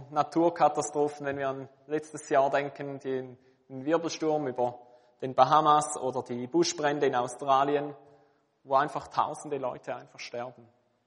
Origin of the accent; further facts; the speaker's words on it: Switzerland; Wir entdecken das auch bei uns in der Schweiz, vielleicht in einer kleineren Form.